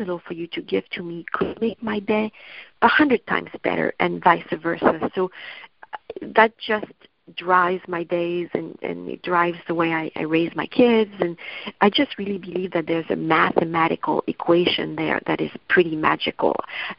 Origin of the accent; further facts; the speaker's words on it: Paris, Île-de-France, France; I grew up in Paris, France